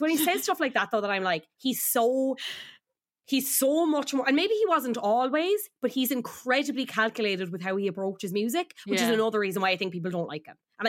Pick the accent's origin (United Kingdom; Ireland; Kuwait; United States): Ireland; Donegal, Ulster; I'm a quarter Irish and I'm from Donegal.